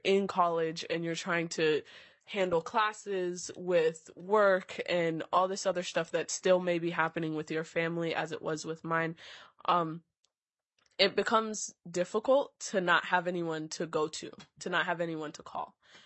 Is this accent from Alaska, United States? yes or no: yes; Anchorage, Alaska, United States; for the record, and I am representing myself. I am from Anchorage, Alaska, and currently attending the University of Alaska Anchorage